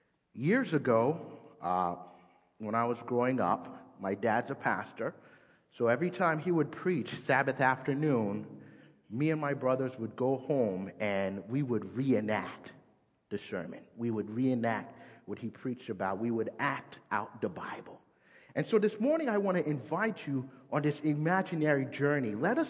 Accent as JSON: {"language": "English", "region": "East Coast", "country": "United States", "said": "So here I am from the East Coast in my Mazda 3"}